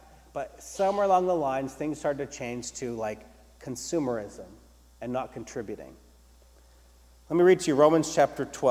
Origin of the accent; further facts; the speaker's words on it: Gardner, Maine, United States; I grew up in Maine, and I went to Calvary Four Square Church in Gardner.